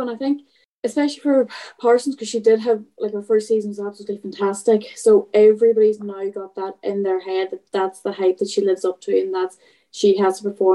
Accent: Ireland; As us Irish, we are pessimists in some sense.

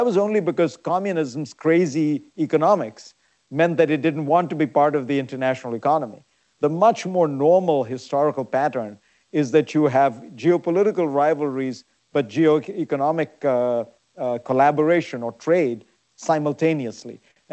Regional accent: India; I grew up in India, Michael, in the 1970s.

